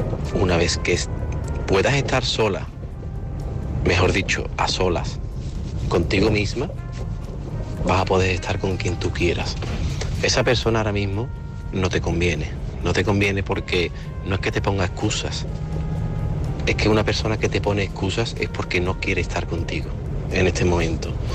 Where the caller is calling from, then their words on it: Seville, Andalusia, Spain; de Sevilla. Y pa'lante.